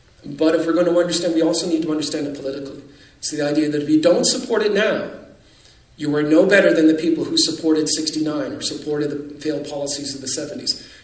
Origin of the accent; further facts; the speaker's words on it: Canada; But as a Canadian, as someone trying to understand